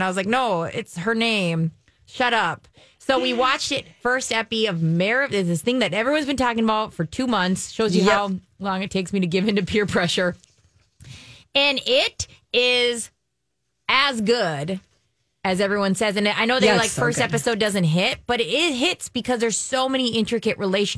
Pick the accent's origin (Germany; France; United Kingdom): United Kingdom; England; I'm English and angry.